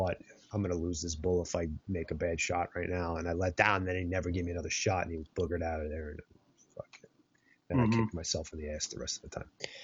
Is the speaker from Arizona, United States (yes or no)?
yes; Arizona, United States; I'm like, fuck it. I'm from Arizona. I have no freaking clue.